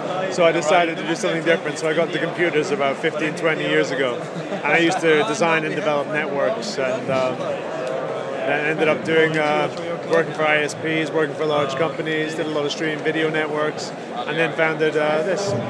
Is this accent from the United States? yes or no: no; Alberta, Canada; also born or lived in Liverpool, England / Scotland; So I was born in Liverpool. Grew up in Canada and Scotland, but of Irish heritage